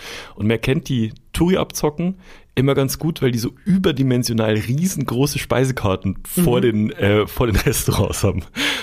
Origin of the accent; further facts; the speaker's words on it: Germany; Die hat erstens gesehen, ich bin Deutscher.